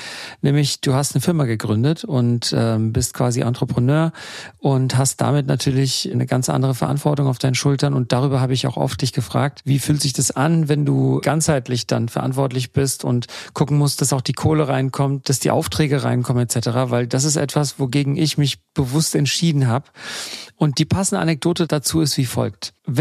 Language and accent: German; Germany; born there; Und dann habe ich gemeint, ja, und da, wo ich jetzt bin, in Deutschland nämlich, wo ich geboren wurde, ist jeder, der gescheit ist, gescheit genug, dass er angestellt wird.